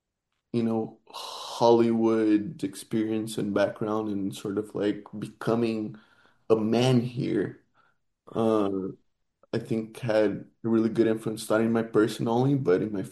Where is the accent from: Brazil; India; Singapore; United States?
Brazil; Rio de Janeiro; I'm from Rio